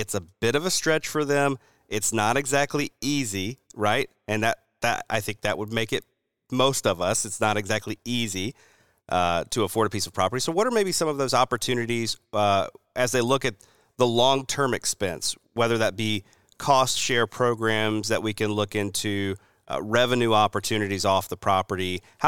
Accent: the South, United States; And this is especially speaking as a Southerner, I'm looking out at the sea of pines, right, that we've got down here.

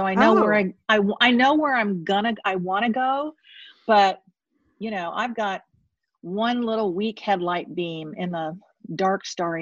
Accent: St. Petersburg, Florida, United States; You know, I grew up in St. Pete, Florida, where the book is set.

